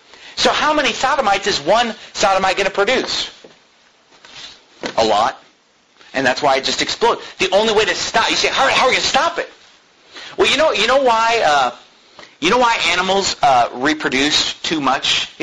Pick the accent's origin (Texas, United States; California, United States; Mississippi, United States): California, United States; Sacramento; I grew up in Sacramento, California.